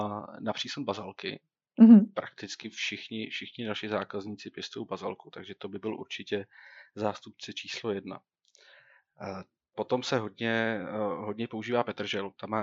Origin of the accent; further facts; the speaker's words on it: Plzeň, Plzeň Region, Czechia; protože my jsme z Plzně a k nám se sem třeba moc nevozí produkce z Polska